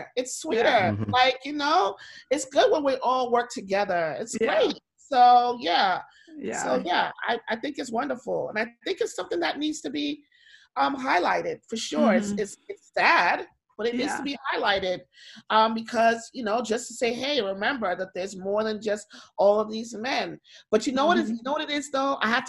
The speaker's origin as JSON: {"language": "English", "region": "New York", "country": "United States", "said": "But as a New Yorker, forget that I'm Black or forget that I'm a woman, just New Yorker, right?"}